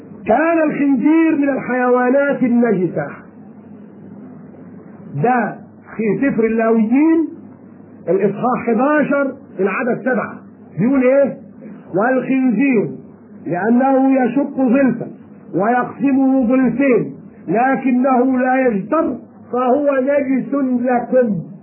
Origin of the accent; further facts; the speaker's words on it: Egypt; وعندنا في مصر